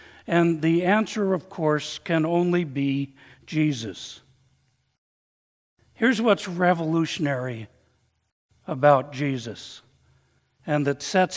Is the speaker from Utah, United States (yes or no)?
yes; Salt Lake City, Utah, United States; When I was still a youngster growing up in Salt Lake City, I remember how pleased I was when my parents gave me a transistor radio for my birthday.